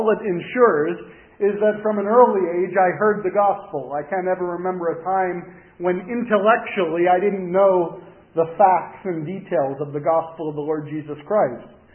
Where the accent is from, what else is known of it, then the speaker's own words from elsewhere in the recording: Reading, Pennsylvania, United States; from Pennsylvania, specifically from the place called Reading, which is about an hour northwest of Philadelphia.